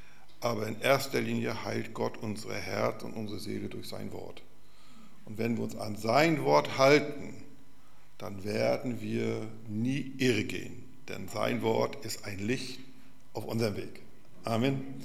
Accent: Lübeck, Schleswig-Holstein, Germany; born there; Ich bin Lübecker. Ich bin in Lübeck geboren. Und mir liegt immer Lübeck noch am Herzen. Obwohl ich jetzt schon viele Jahre in Südamerika unterwegs bin.

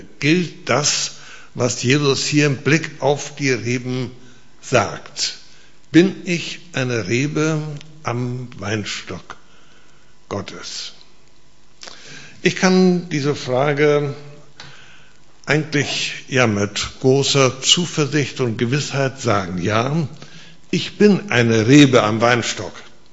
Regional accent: Lüneburg, Lower Saxony, Germany; also born or lived in Hamburg; Ich komme aus Lüneburg. Ich war 40 Jahre lang Pastor hier im Nordwestbund, 31 Jahre in Hamburg und dann danach in Lüneburg.

